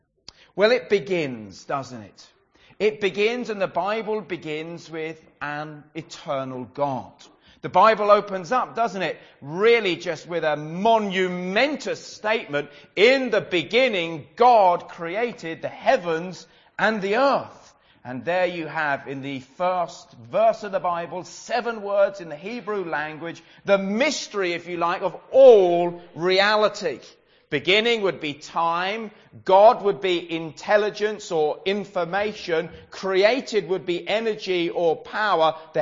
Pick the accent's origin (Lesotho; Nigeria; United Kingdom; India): United Kingdom; England; I grew up in England